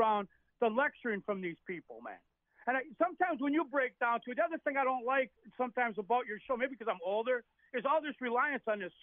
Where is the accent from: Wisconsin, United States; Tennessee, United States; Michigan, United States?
Wisconsin, United States; Kenosha; And plus, I grew up in Kenosha.